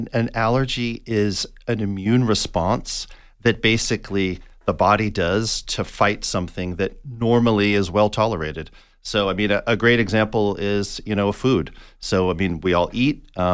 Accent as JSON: {"language": "English", "town": "Tucson", "region": "Arizona", "country": "United States", "tie": "born or raised there", "said": "I had allergies myself growing up in Tucson."}